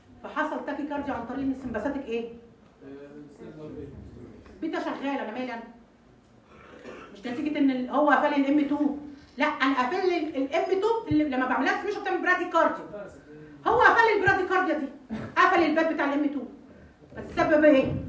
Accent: Egypt; اللي عندنا في مصر السنك ده في حاجه اسمها طبه

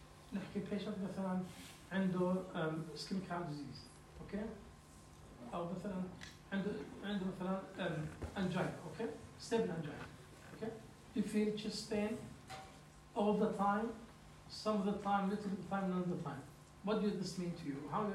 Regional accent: Jordan; also born or lived in United Kingdom; هلا بنحكي في عندنا بالأردن بالذات مثلا هون

